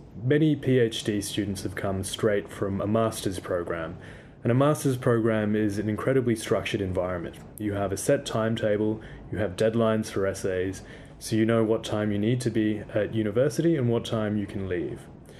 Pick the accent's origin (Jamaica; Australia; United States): Australia; now in London, United Kingdom; I'm originally from Australia. I did my undergraduate degree there in law and international relations.